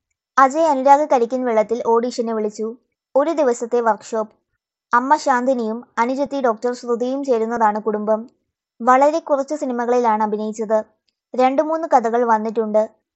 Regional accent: Tanzania; also born or lived in Thiruvananthapuram, India; ടാർസാനിയയിലാണ് ഞാൻ പഠിച്ചതും വളർന്നതും. തിരുവനന്തപുരമാണ് നാട്.

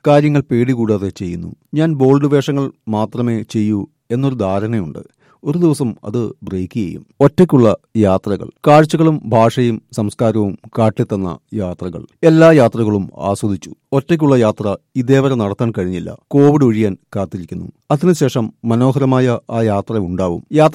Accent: Mumbai, Maharashtra, India; Malayalam is a second language; മുംബൈയിൽ ജനിച്ചു വളർന്ന പാതി മലയാളി പെണ്ണാണ് ഞാൻ. നീനയിൽ അഭിനയിക്കുമ്പോൾ എന്റെ മലയാള പത്രം നല്ലതല്ല, എന്നിട്ടും മലയാള സിനിമയിൽ അഭിനയിക്കാൻ കഴിഞ്ഞു.

